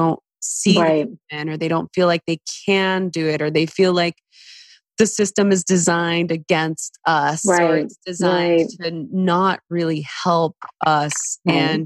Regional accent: East Los Angeles, California, United States; You know, it's like I grew up in East LA during the LA riots and I grew up in not a great environment.

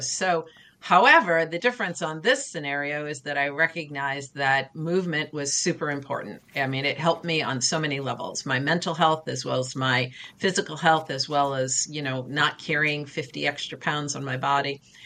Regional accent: United States; I'm 64, being a female growing up in the United States, I did not have access to team sports.

